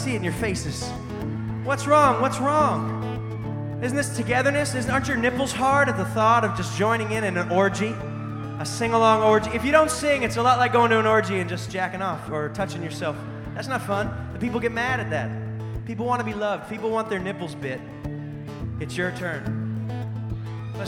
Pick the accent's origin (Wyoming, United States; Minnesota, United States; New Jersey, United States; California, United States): California, United States; San Francisco; I'm from San Francisco.